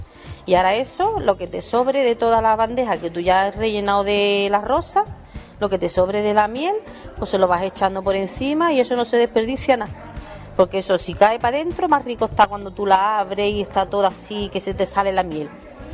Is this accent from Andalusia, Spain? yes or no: yes; Puebla de Guzmán, Andalusia, Spain; una muy, muy, muy que me gusta mucho de mi pueblo, de la Puebla de Guzmán, que son las rosas enmeladas.